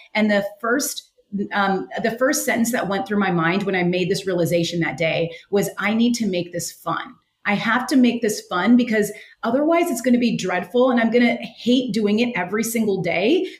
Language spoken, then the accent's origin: English; West Coast, United States; now in New York City, United States; And I grew up on the West Coast, and I always saw movies and TV shows about New York.